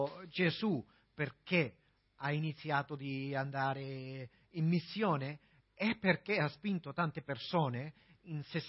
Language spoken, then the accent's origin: Italian; Austria; Italian is a second language; also born or lived in Spain; sono austriaco, anche il mio accento dice altra cosa. Io sono stato in Spagna 8 anni